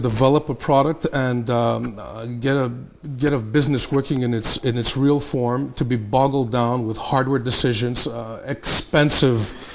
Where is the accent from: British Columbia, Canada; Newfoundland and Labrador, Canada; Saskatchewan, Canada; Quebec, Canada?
Quebec, Canada; Montreal; we're from Montreal